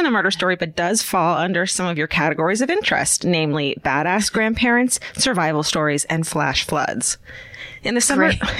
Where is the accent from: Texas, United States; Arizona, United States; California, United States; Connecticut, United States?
California, United States; We're from California, you guys. We don't. Rain is cute here.